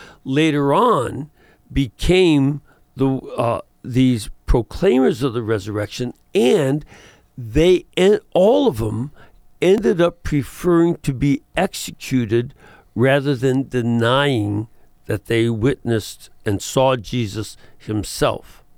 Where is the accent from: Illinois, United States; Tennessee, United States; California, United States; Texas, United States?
Illinois, United States; Chicago; an image that Archbishop Sheen used to use that fit me as a Chicagoan very nicely.